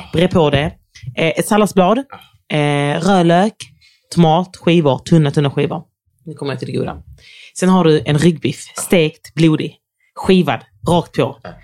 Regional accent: Landskrona, Skåne, Sweden; Jag kommer från Landskrona.

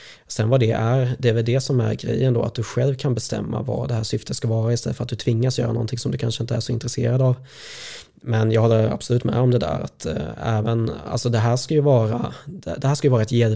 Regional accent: Småland, Sweden; jag är smålänning i grunden

